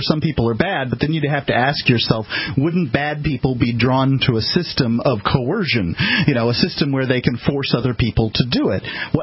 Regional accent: Florida, United States; By the way, we're both from Florida.

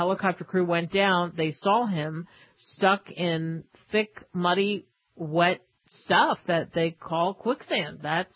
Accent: New Jersey, United States; it's not too far, didn't happen too far from where I grew up in New Jersey.

